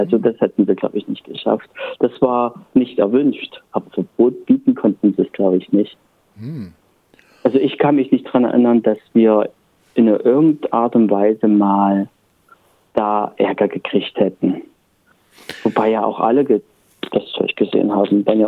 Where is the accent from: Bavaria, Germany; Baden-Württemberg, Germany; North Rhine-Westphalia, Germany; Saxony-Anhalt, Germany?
Saxony-Anhalt, Germany; Halle; Also in Halle selber nicht, wo ich herkomme. Leipzig ist 35 Kilometer weg.